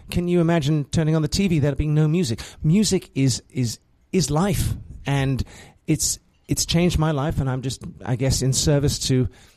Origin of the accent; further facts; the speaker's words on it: England, United Kingdom; also born or lived in Acton, Massachusetts, United States; now in South Bend, United States; I currently live in Indiana, just down the road in South Bend. And I was born in Acton, Massachusetts. Again, you can't tell that I parked my car in Harvard Yard quite. But my mum was English and my dad was Australian, lived the formative years of my life in England, hence the accent.